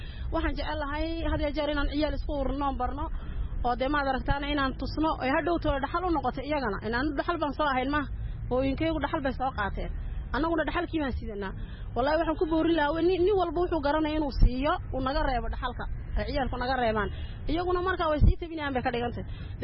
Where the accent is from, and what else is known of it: Ali Sabieh, Ali Sabieh Region, Djibouti